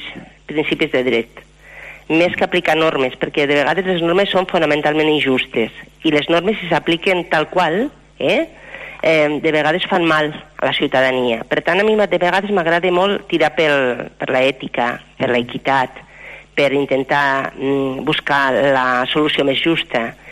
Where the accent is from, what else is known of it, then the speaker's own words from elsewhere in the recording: Barbastro, Aragon, Spain; born there; Jo vaig néixer a Barbastro, aquí al costadet.